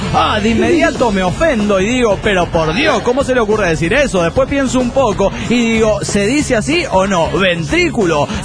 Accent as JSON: {"language": "Spanish", "town": "Valencia", "region": "Carabobo", "country": "Venezuela", "said": "de Valencia, Venezuela."}